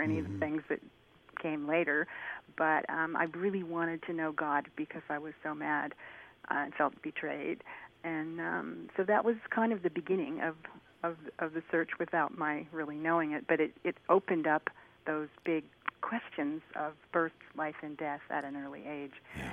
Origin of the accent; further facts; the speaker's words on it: Indianapolis, Indiana, United States; I am. I was born and raised in Indianapolis.